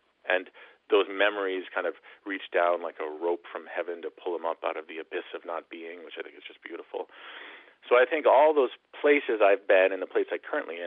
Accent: New England, United States; now in Midwest, United States; I grew up in New England, and I live down south, and I live in the Midwest now.

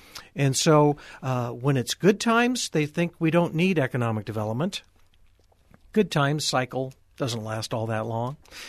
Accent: Eugene, Oregon, United States; From my perspective, I came from Eugene.

